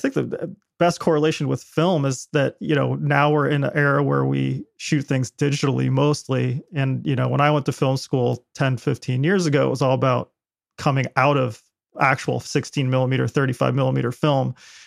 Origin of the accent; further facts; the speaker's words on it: Lyme, New Hampshire, United States; I grew up in Lyme, New Hampshire, which is like the town over from Hanover where Dartmouth College is.